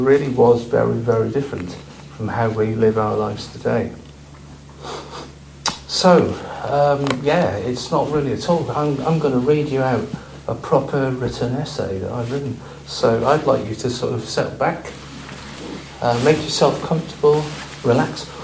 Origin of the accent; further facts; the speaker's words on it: North West England, United Kingdom; I grew up in Cumbria in the Lake District in the 1970s, and when I was 14 I realised I was a Buddhist. And I'm 60 now